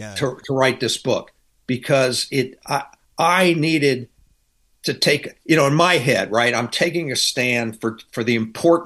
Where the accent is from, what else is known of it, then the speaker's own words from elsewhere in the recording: Louisiana, United States; I'm from Louisiana.